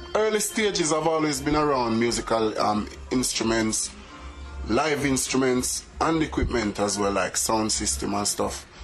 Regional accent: Jamaica; moved away as an adult; now in England; I come from way back, from back in Jamaica, because even though England are my second home right now, but I was born and raised in Jamaica, schooling and everything in Jamaica

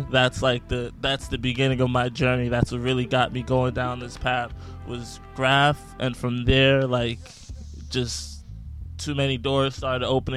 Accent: Jamaica, Queens, New York, United States; So yeah, I'm born and raised in Jamaica, Queens, New York. Just turned 30 last week.

